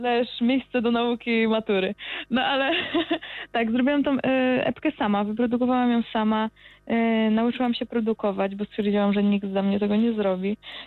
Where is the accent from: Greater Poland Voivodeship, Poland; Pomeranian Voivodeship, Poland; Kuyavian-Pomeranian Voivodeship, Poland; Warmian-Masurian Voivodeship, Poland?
Greater Poland Voivodeship, Poland; Poznań; Tak, jestem z Poznania. Poznanianka z krwi i kości.